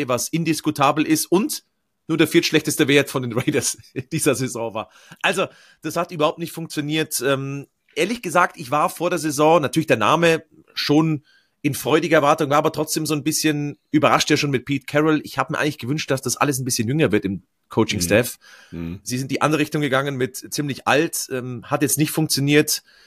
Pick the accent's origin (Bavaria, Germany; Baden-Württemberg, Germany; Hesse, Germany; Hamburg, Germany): Bavaria, Germany; für mich natürlich als bayerischen Christen